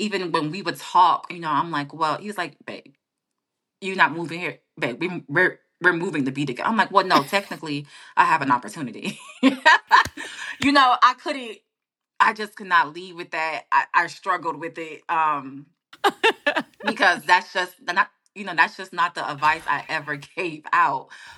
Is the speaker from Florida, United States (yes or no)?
yes; Tampa, Florida, United States; also born or lived in Tallahassee / Miami; I'm a real Florida girl. Yeah. So for me to, listen, I grew up in Tampa. I went to school in Tallahassee. I was in Miami for about 8 years. Like, I'm a real, real, like, my roots are just buried in Florida.